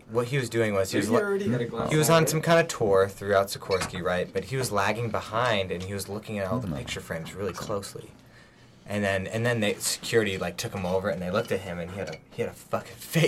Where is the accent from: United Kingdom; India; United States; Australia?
United States; Stratford, Connecticut; Yeah, it's, yeah, that's in Stratford, Connecticut. It's my hometown.